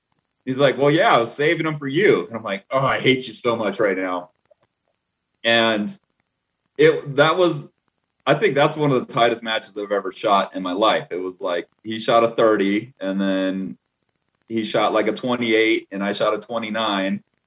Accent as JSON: {"language": "English", "town": "Los Angeles", "region": "California", "country": "United States", "tie": "born or raised there", "lives_now": "Colorado, United States", "said": "The NBC network where I grew up back in Los Angeles, they did a spot on me."}